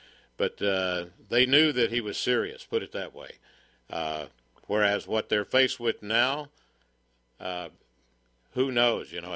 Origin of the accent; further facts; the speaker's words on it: Texas, United States; also born or lived in New Mexico; I was born in New Mexico, okay, and okay. I was raised in the West Texas area and southeastern New Mexico, so that was primarily it.